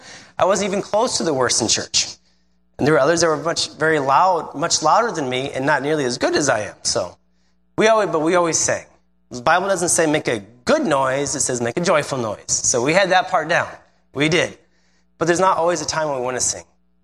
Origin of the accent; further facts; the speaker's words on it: Indiana, United States; I know I grew up here. I was born in Northwest Indiana, lived the first 27 years of my life here.